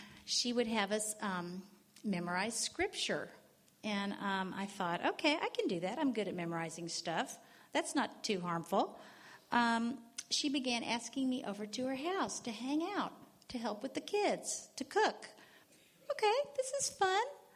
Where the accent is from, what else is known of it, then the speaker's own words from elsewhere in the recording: Texas, United States; I was raised in Texas. I had a very happy childhood from what I remember.